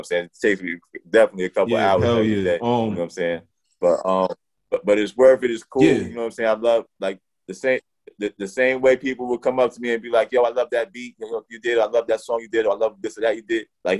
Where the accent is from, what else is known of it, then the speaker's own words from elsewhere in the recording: Cuba; moved away; So my dad, we came to this country from Cuba, whatever. So my dad didn't speak English